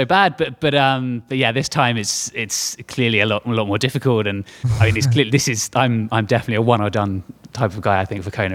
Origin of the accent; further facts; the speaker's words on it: England, United Kingdom; Predominantly as I'm English